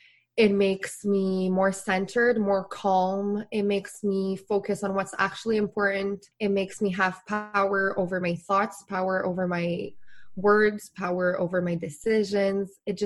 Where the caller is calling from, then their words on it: Montreal, Quebec, Canada; Oh, I'm very near Montreal in Quebec, Canada.